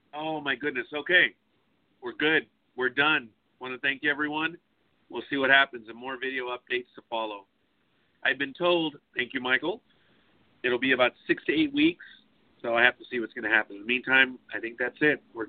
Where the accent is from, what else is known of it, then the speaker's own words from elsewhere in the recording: Spain; I'm expecting to discover Persian, my Moorish heritage, being that I am from Spain.